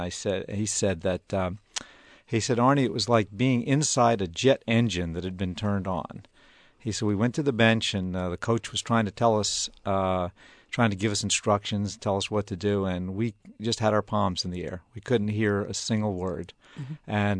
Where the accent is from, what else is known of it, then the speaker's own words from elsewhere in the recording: Kinston, North Carolina, United States; I grew up as a North Carolina fan growing up in Kinston.